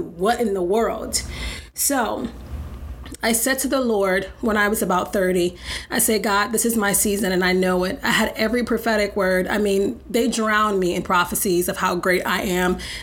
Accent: Michigan, United States; also born or lived in Maryland; now in Atlanta, United States; I grew up in Michigan, lived the majority of my life in Maryland, and recently moved to Atlanta to pursue this new journey of motherhood on my own.

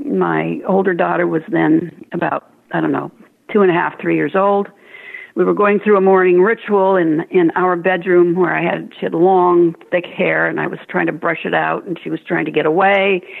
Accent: West Coast, United States; Everyone on the East Coast, as I understood it, I grew up on the West Coast, so I hadn't been aware of this.

